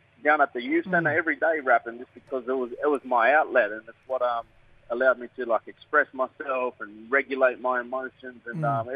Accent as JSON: {"language": "English", "town": "Nowra", "region": "New South Wales", "country": "Australia", "tie": "born or raised there", "said": "I was born and raised in Nowra"}